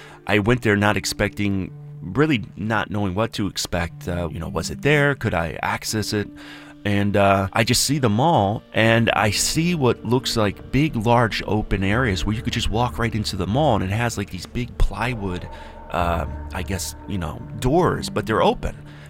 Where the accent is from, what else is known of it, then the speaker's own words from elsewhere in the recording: Cleveland, Ohio, United States; I grew up in Cleveland.